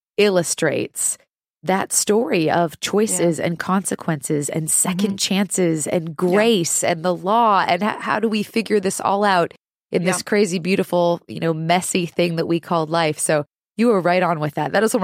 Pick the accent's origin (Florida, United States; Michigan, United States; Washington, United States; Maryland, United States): Washington, United States; Seattle; I was born and raised in Seattle, beautiful city.